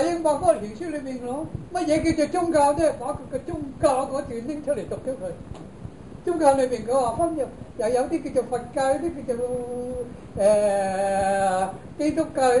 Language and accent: Chinese; Japan; Chinese is a second language; 那我們日本人就說，一個中產而受過高等教育的人，他屋企呢都有一個小型的圖書室的